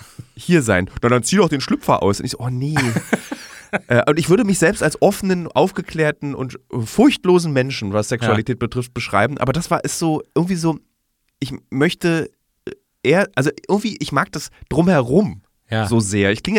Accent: Berlin, Germany; am 24. Dezember geht man in Berlin, als Berliner gerne in Clubs

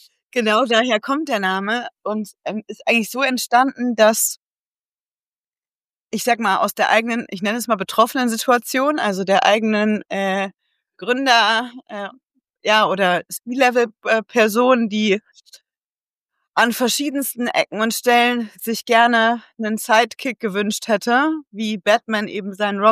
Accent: North Rhine-Westphalia, Germany; moved away; aus dem schönen Ostwestfalen-Lippe, das wahrscheinlich jeder nur kennt, weil es Bielefeld nicht gibt. Da bin ich schon ganz, ganz lange weg. Genau 20 Jahre jetzt tatsächlich dieses Jahr.

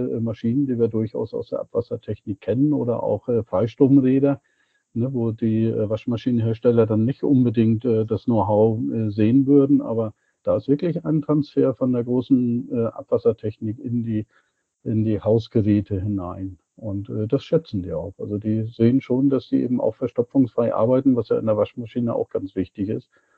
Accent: Schleswig-Holstein, Germany; born there; Ja, wo komme ich her? Ich komme aus dem hohen Norden. Geboren tatsächlich an der dänischen Grenze, dann studiert in Braunschweig als nächster Studienplatz.

